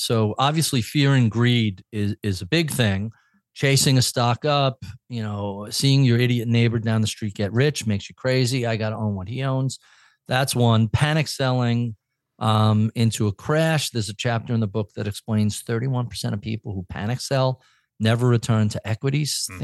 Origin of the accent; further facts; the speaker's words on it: New York, United States; So I'm a New Yorker, so I tend to talk to the back of the room and I tend to talk fast